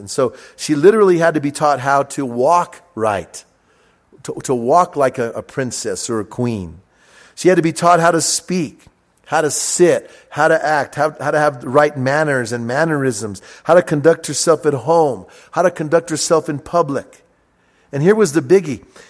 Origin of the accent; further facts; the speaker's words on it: Bernalillo, New Mexico, United States; Me and my brothers, we grew up outside. I grew up in Bernalillo.